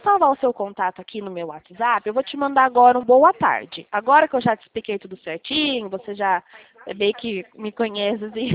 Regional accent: Itatiba, São Paulo, Brazil; Eu sou de Itatiba.

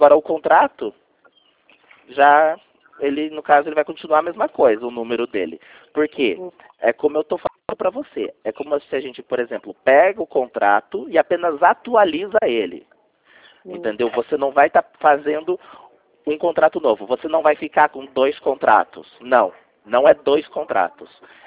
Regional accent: Curitiba, Paraná, Brazil; Eu sou de Curitiba, mas eu atendo o município de Passira

